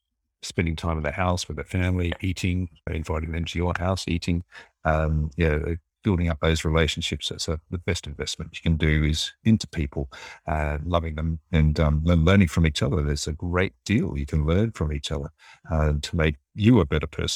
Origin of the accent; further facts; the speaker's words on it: New South Wales, Australia; also born or lived in England; I'd grown up in a small country town in New South Wales. I'd been to England a few times because I was born in England, but I'd never really experienced a different culture.